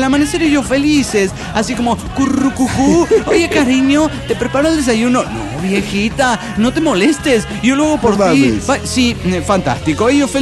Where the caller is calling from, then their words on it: Cuernavaca, Morelos, Mexico; de Cuernavaca, Morelos, México.